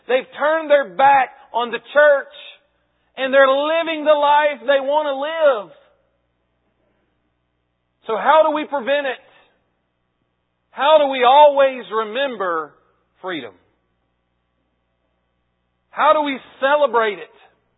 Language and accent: English; Alabama, United States; because we're from Alabama, we look and we focus on